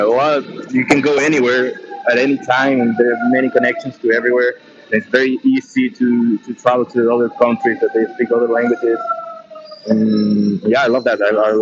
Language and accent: English; Chile; But I can talk about Chile. I'm from Chile, uh-huh.